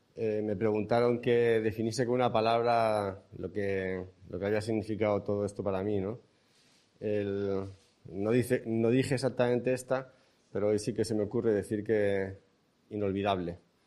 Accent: Cartagena, Region of Murcia, Spain; El tercer pilar de los agradecimientos es la ciudad de Cartagena. Es mi tierra, ¿no?

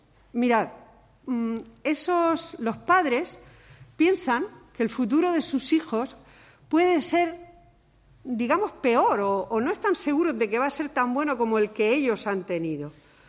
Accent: Cartagena, Region of Murcia, Spain; now in Murcia, Spain; soy la presidenta de UNICEF, Comité Autonómico de Murcia, y soy de Cartagena, vivo en Murcia, pero soy de Cartagena

